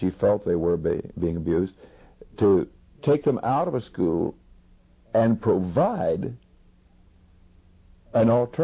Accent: Texas, United States; now in California, United States; So we came to California from Texas, but yet for the next several years, our environment was still people from the South and so forth.

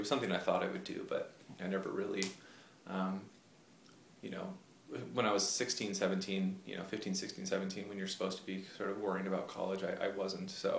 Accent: Covina, California, United States; also born or lived in Pasadena; I was born in Pasadena, California, in January of 1984, and we were living, my family was living in Covina at the time, and that's where I grew up, spent my entire childhood in Covina

